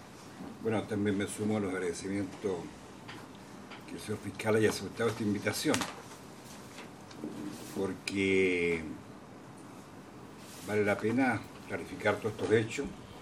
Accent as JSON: {"language": "Spanish", "country": "Chile", "said": "me llama la atención al grado de descomposición que hemos llegado como sociedad chilena"}